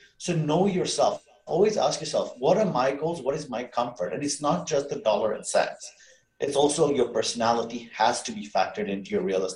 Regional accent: Mombasa, Mombasa County, Kenya; now in Stoney Creek, Canada; I was born and raised in Mombasa, Kenya. And through my life journey, I've ended up living in Stony Creek and working in Burlington

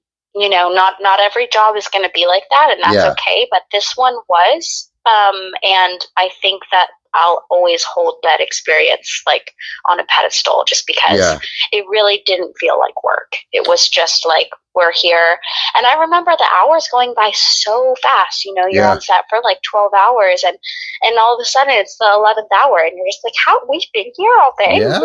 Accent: Las Vegas, Nevada, United States; I think too, because I'm originally from Las Vegas where it rains like twice a year.

